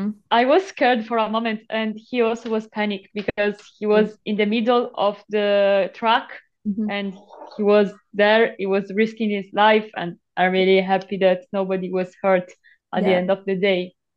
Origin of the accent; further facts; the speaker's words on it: Italy; I'm from Italy